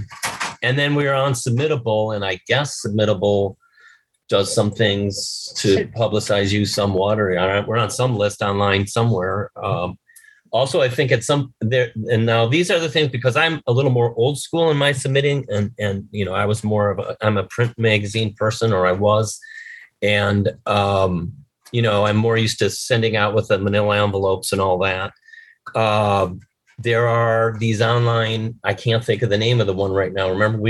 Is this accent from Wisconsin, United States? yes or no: yes; Milwaukee, Wisconsin, United States; I on the poor side of the tracks in Milwaukee.